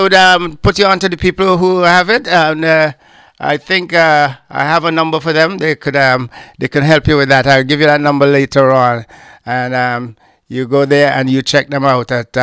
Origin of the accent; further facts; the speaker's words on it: Grenada; now in Montreal, Canada; And also, I'm from Grenada. I have something here from Grenada.